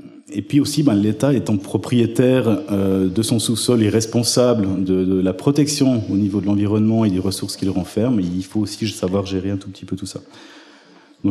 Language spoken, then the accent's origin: French; La Chaux-de-Fonds, Neuchâtel, Switzerland; je suis géologue au service de géologie sol et déchets de l'État de Genève. Je suis originaire de la région de Neuchâtel, de la Chaux-de-Fonds.